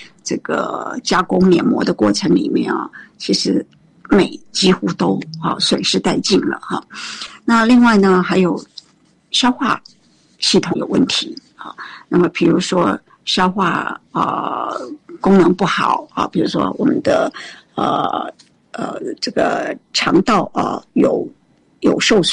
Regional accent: Taiwan; 以我们台湾人来讲，只要19岁以上的几乎高达74%的人缺镁

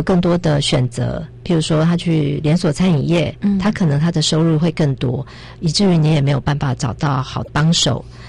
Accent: Taiwan; 也就是我们台湾人来说的话比较适口的一个味道。

